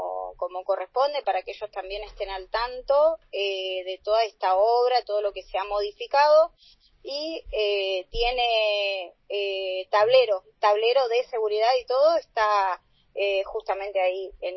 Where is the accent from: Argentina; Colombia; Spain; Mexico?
Argentina; Río Gallegos, Santa Cruz; nosotros, los que somos de acá, de Gallegos, estamos tan acostumbrados a circular en ese lugar de una misma manera por muchos años